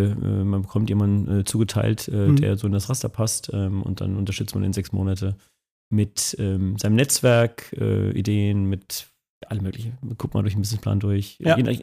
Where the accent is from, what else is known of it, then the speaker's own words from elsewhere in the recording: Bavaria, Germany; ich komme eigentlich aus Bayern. Da bin ich aufgewachsen, im kleinen Dorf.